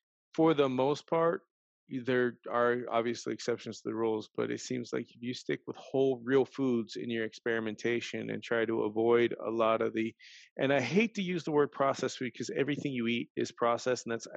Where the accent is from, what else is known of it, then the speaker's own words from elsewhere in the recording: Ohio, United States; now in California, United States; I grew up in the country, and I grew up picking, I was originally from Ohio, then transplanted to California. But when I was in Ohio, we grew a lot of our stuff.